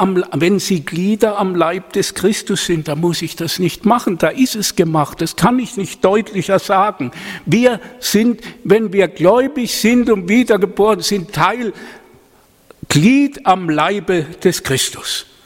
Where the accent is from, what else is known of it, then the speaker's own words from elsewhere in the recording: Baden-Württemberg, Germany; Ich habe manchmal aus Spaß gesagt, ich bin ja Badener, gell, versteht's richtig.